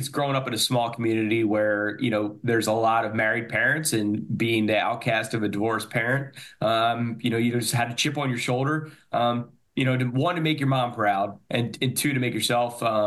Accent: Malvern, Pennsylvania, United States; I'm from Malvern, Pennsylvania. I'm the youngest of three.

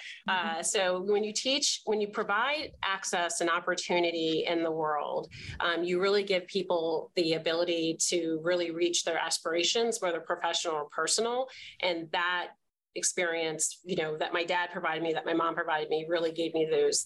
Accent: New Jersey, United States; South Jersey. I am one of three and the baby.

